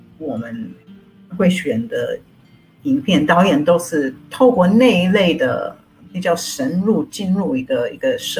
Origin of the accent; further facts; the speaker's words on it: United States; Chinese is a second language; now in Taiwan; 就是像我是美国人，然后到台湾来，首先需要学习语言